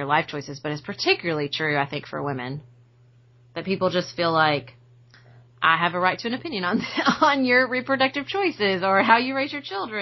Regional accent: Paducah, Kentucky, United States; I think it really affected me that I grew up in Paducah with a female mayor who is still alive and is still awesome.

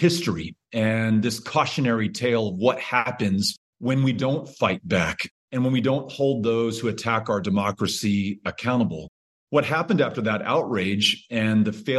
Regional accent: El Paso, Texas, United States; who moved to my hometown of El Paso in 1910.

